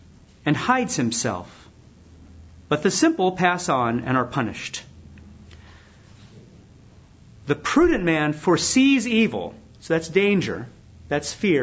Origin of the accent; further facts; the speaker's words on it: California, United States; now in Michigan, United States; Growing up in Southern California, earthquake country, there were certain things you did knowing an earthquake might occur.